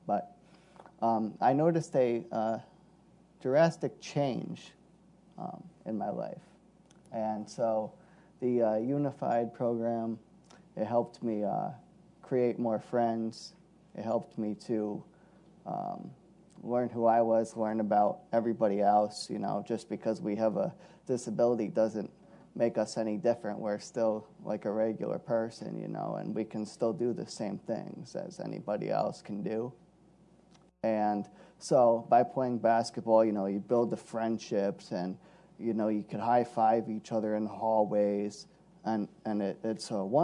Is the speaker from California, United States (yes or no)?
no; Mechanicville, New York, United States; So I grew up in Mechanicville, New York, and I went to Mechanicville High School.